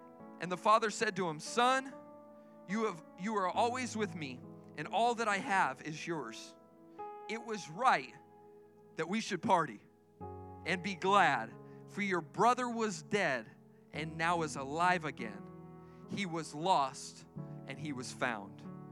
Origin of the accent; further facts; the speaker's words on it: Tucson, Arizona, United States; But I didn't grow up in just one city. In fact, I was born and raised in Tucson.